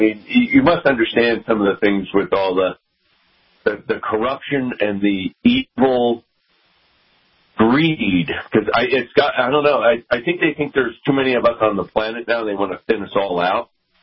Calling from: Sandy, Utah, United States; I'm calling from Sandy, Utah.

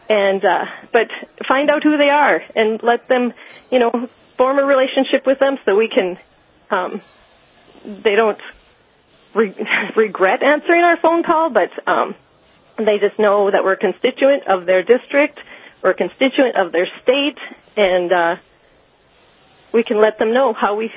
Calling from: Denby, North Dakota, United States; I'm from Denby, North Dakota.

